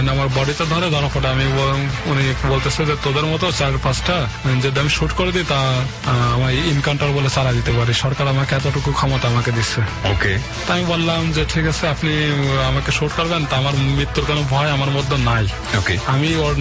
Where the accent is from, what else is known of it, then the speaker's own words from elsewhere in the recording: Khulna, Khulna Division, Bangladesh; আমিও খুলনার স্থানীয় ছিল